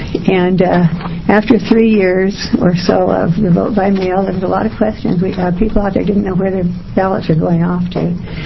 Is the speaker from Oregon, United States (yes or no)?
yes; Oregon, United States; from Clackamas County, and I was chair of the Election Integrity Project for the past 3 years.